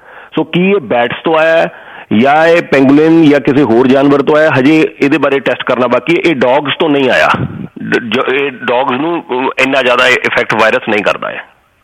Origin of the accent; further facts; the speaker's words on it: Punjab, India; ਅਸੀਂ ਮੈਂ ਪੰਜਾਬ ਤੋਂ, ਅਸੀਂ ਸਿੱਖ ਮੈਜੋਰਿਟੀ ਸੀਗੇ ਉੱਥੇ, ਸਾਰੇ ਇੰਡੀਆ 'ਚ ਹਿੰਦੂ ਮੈਜੋਰਿਟੀ 'ਚ ਹੈਗੇ ਨੇ